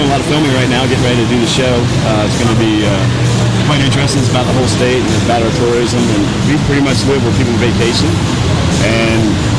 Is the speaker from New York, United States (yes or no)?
no; Newark, Delaware, United States; moved away; Actually, I'm from Delaware originally. I moved here about 8.5 years ago.